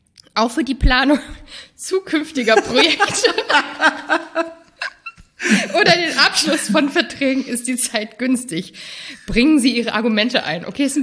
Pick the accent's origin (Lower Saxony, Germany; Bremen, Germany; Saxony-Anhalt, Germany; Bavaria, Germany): Saxony-Anhalt, Germany; Halle; born there; Ich bin geboren in Halle an der Saale, unweit von Leipzig quasi.